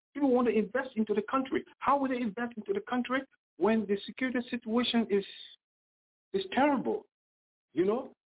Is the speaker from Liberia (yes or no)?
yes; Liberia; we came from the Civil War. And most of our people in Liberia, you know, are traumatized.